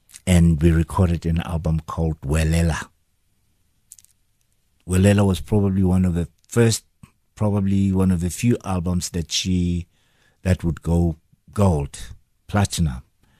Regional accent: Soweto, Gauteng, South Africa; And here I was, I come from Soweto, and she asks me to write a song for her.

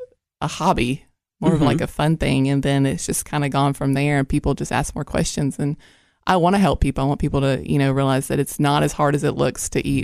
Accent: Georgia, United States; now in Cookeville, United States; I'm originally from Georgia.

